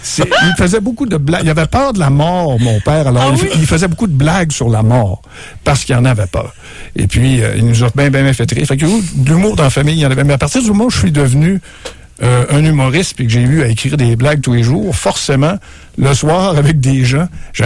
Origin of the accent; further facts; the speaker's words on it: Quebec City, Quebec, Canada; born there; Je suis né à Québec.